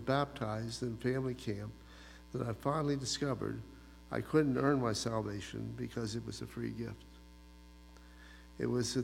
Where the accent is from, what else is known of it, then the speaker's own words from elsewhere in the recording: Gray, Pennsylvania, United States; I was born on October 1st, 1951, shortly after midnight, to … was raised in a Christian home.